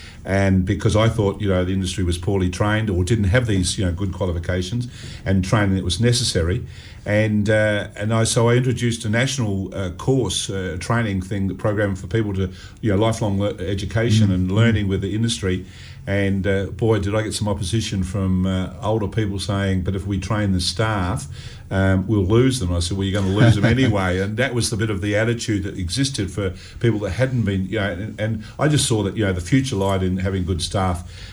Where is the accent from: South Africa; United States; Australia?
Australia; Adelaide, South Australia; Well, born and bred in Adelaide, born down in the Alberton area, Port Adelaide, and went to Pennington Primary School, then Woodville High, then Adelaide University